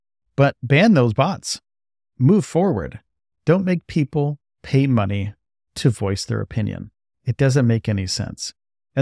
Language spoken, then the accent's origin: English; New York, United States; now in Starbase, United States; Like I said, I moved to Texas. I'm from New York. I've only been to Texas twice in my life.